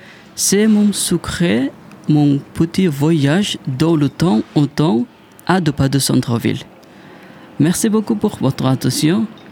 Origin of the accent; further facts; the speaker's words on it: Bangladesh; French is a second language; now in Clermont-Ferrand, France; Je viens de Bangladesh.